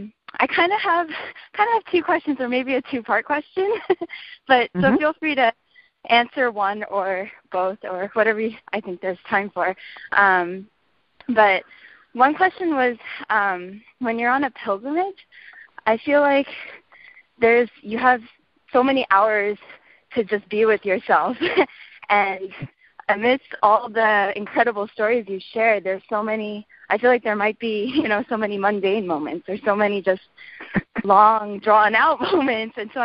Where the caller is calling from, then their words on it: California, United States; Hi, Anne. … I'm calling in from California.